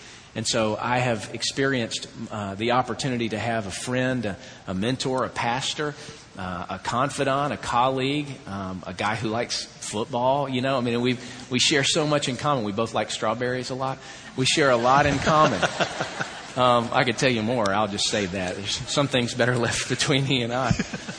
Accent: Georgia, United States; That's right. I'm from Georgia. He's from Oklahoma.

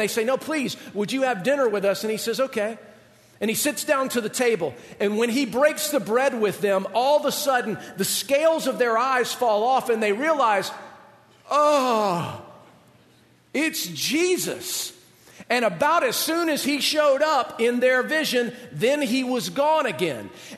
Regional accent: Georgia, United States; Just remember, I'm from Georgia. An amen to me is like sick 'em to a bulldog.

